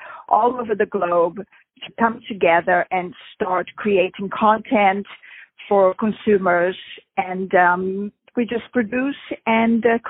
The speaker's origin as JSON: {"language": "English", "country": "Brazil", "tie": "born or raised there", "moved": "as an adult", "said": "in my early 20s, I went from South America, I grew up in Brazil, to Europe."}